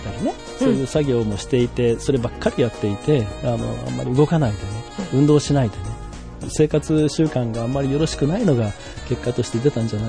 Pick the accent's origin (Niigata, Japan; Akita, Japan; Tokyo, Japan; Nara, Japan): Tokyo, Japan; Fuchu; あ、東京になります。東京の府中市になります。